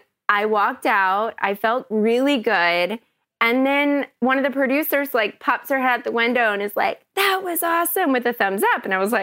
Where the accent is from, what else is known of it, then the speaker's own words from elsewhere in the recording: Kentucky, United States; also born or lived in Chicago / Los Angeles; So I grew up in Kentucky. My dad was a pastor. My mom worked in a dentist office. I decided to go out for some model search, acting search, something, and ended up getting me to Chicago where I was modeling.